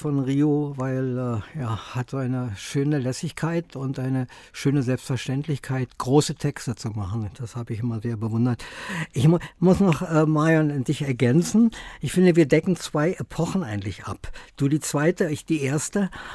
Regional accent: East Berlin, Berlin, Germany; wir kommen ja auch, wir kommen aus Ost-Berlin und so.

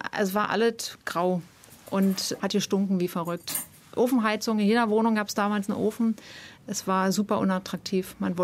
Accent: Berlin area, Germany; Ich bin am Rande von Berlin aufgewachsen und habe damals schon als Kind eine Nähmaschine gehabt

